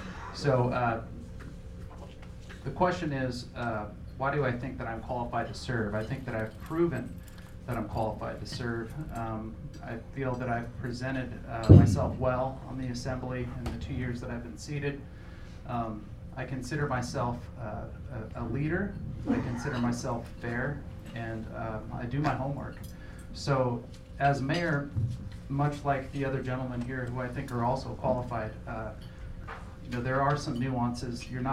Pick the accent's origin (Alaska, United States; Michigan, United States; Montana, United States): Alaska, United States; Sitka; I'm 39 years old. I was born and raised here in Sitka.